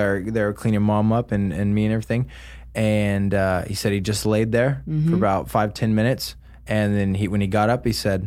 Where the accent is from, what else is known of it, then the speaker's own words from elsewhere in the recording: Oklahoma, United States; So I grew up in Oklahoma, and I know you're a Brit